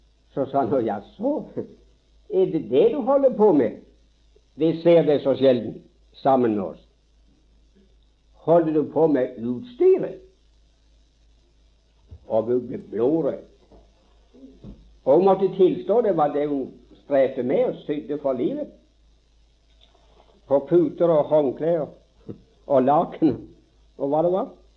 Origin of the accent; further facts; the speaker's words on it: Karmøy, Rogaland, Norway; Jeg kjenner til et tilfelle hjemme på Karmøy.